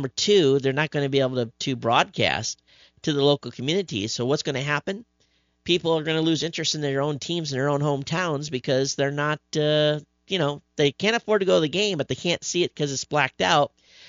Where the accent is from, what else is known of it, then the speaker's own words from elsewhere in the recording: Michigan, United States; Now, when I was growing up in Michigan, I lived in a community that was about 110, 115 miles away from where the Lions played.